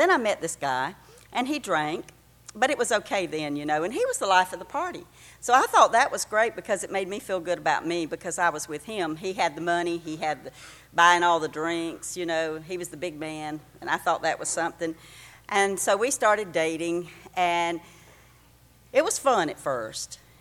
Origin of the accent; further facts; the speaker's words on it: Georgia, United States; She was telling you I was from Georgia, but you knew it as soon as I opened my mouth, didn't you?